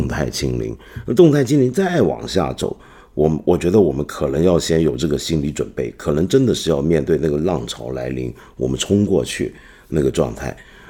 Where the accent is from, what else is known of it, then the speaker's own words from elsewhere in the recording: China; 我们中国在过去2年抗疫上面，我们知道很让我们中国人民自豪，我们做到了世界模范生，我们体量这么大的国家